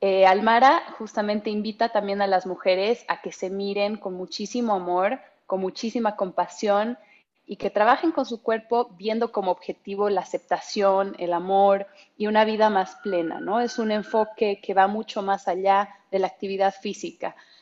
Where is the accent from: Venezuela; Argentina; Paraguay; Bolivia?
Bolivia; now in Mexico City, Mexico; tengo 28 años, soy boliviana y vivo en Ciudad de México hace 7 meses.